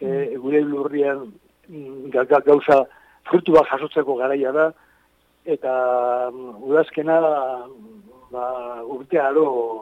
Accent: Pasaia, Basque Country, Spain; born there; ni izatez nire sorterria Pasaiko niban edo.

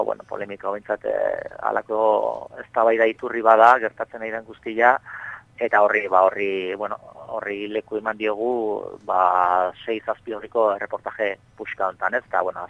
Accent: Zumarraga, Basque Country, Spain; Zumarrakoa naiz, eta bertako ambulatorio aurrian ia astero egiten dira elkarretaratzeak

